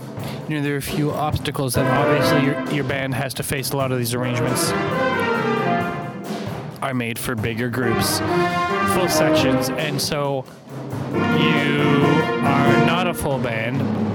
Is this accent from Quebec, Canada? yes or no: yes; Montreal, Quebec, Canada; I'm from Montreal, Quebec. I'm a drummer. Lives in Montreal and New York